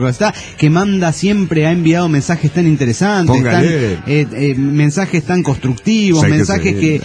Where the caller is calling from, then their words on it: Monterrey, Nuevo León, Mexico; de Monterrey, Nuevo León, México.